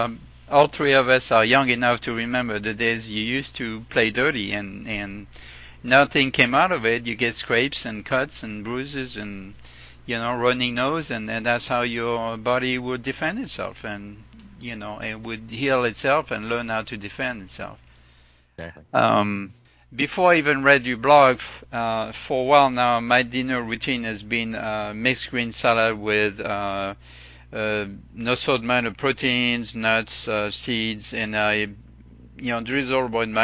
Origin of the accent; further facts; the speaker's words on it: France; now in United States; I was raised in France